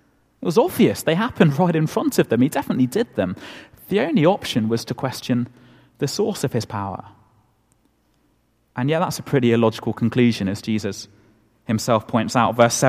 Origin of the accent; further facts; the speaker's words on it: United Kingdom; We wouldn't want people to think we're too enthusiastic, would we? We're British.